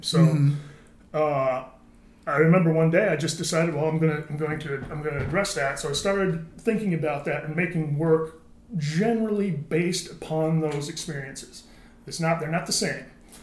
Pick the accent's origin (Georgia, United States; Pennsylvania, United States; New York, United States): New York, United States; also born or lived in Wisconsin / Buffalo; I was born in Wisconsin. I grew up mostly in Wayne County, New York, but we lived in Buffalo and the Finger Lakes.